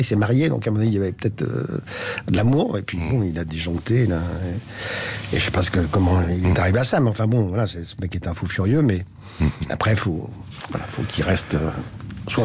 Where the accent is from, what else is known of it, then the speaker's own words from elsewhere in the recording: Paris, Île-de-France, France; Moi, je suis parisien, donc je.